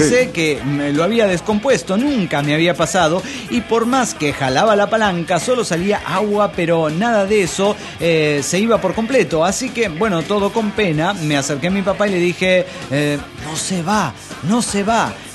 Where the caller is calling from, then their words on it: Toluca, State of Mexico, Mexico; de Toluca, México.